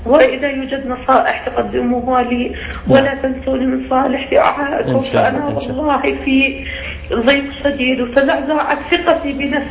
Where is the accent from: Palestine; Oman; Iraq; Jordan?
Jordan; أنا بصراحة سيدة من الأردن